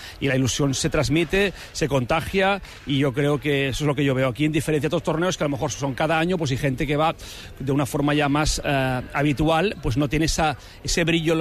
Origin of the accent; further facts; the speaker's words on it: Cabrera de Mar, Catalonia, Spain; yo soy barcelonés de nacimiento, pero yo en realidad me he criado y he vivido siempre el Maresme. Es una zona cercana a Barcelona, a unos 20-25 kilómetros, donde hay pueblos muy, muy, muy bonitos al lado del mar. Y yo pues tiro para mi pueblo, donde yo soy, que soy de Cabrera de Mar